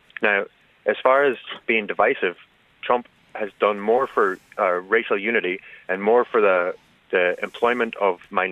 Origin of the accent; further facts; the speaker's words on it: Illinois, United States; born there; No, I was born in the States. I was born just outside Chicago.